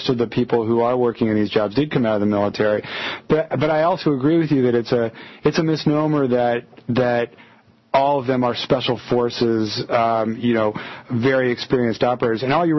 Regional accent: United States; Well, I had my own feelings about the war as an American before I went over there.

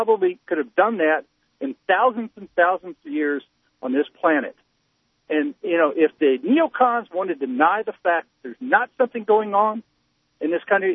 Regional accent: United States; can I say one thing too, as an American, we represent less than 5% of the world's population.

